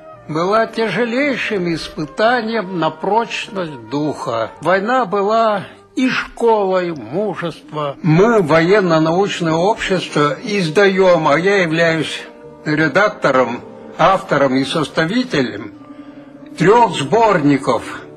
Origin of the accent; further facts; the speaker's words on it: Urals, Russia; now in Belarus; Я поздравляю жителей моего родного города на Урале, города Царапова. Я поздравляю администрацию и жителей моего второго родного города Чернушки